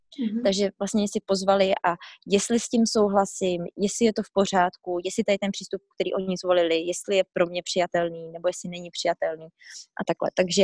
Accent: Bohemia, Czechia; protože jsem z Čech na to vůbec jako zvyklá nebyla

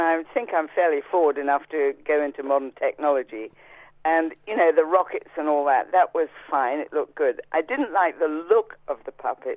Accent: Lincoln, East Midlands, United Kingdom; born there; also because I was born in Lincoln

